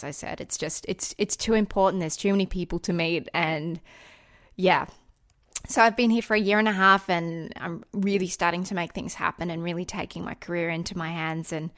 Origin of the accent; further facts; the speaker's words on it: Australia; I guess it's a stigma, I guess, of being an Australian. I must therefore know other Australians. But the weirdest thing is that I've met more Australians in America than probably when I was in Australia.